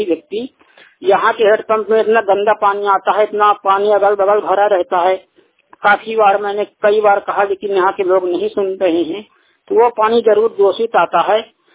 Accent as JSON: {"language": "Hindi", "town": "Raipura", "region": "Uttar Pradesh", "country": "India", "said": "मैं ग्राम रायपुरा जिला चित्रकूट का रहने वाला हूँ।"}